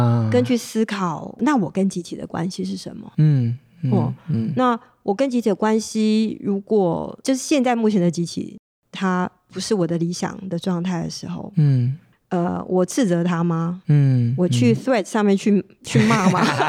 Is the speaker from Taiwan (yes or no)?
yes; Taiwan; moved away as an adult; also born or lived in France; 其实是离开台湾、去了法国、然后才有一个余裕回头来看、我是台湾人吗、因为当初我们小时候是被教导要说我是堂堂正正的中国人，